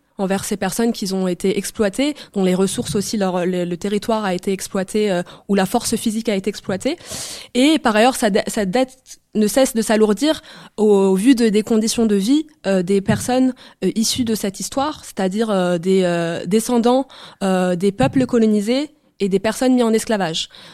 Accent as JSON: {"language": "French", "country": "Tunisia", "said": "vu que je suis tunisienne"}